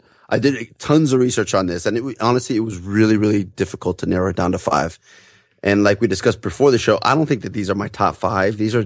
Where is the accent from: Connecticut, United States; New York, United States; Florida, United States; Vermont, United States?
Florida, United States; Miami; also born or lived in Peru; I was born in Peru. Oh, when I moved to the United States, I was one. Okay. So I basically was raised in Miami.